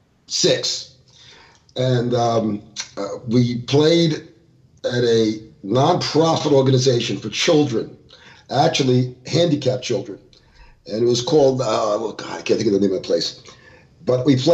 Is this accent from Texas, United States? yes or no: no; Florida, United States; now in California, United States; I'm from Florida, and I came out to California because of the music industry. And I live on the beach